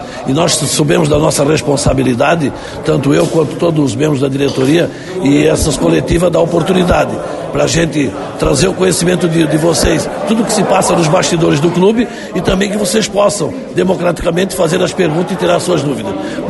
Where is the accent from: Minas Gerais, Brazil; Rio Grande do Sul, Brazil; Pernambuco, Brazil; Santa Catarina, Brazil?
Santa Catarina, Brazil; Brusque; Eu nasci em Brusque, vivo em Brusque, minha família é daqui, nós todos somos daqui, nós vivemos aqui